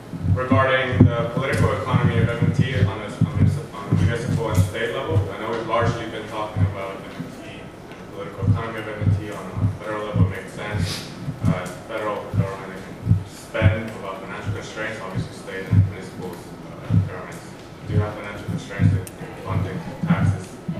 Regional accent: Texas, United States; I come from a big state, I come from Texas, and the border state, our legal system is very, very powerful and very influential.

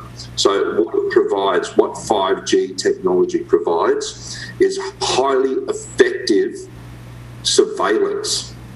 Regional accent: Australia; moved away; also born or lived in Dubai, United Arab Emirates; So I grew up in Australia, spent 9 years in Dubai in the Middle East.

